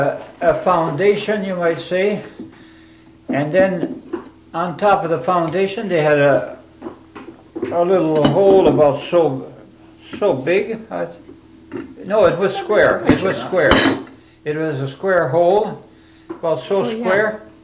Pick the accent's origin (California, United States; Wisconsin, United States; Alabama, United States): Wisconsin, United States; New Franken; Well, yes, I was from halfway between Champion and New Franken.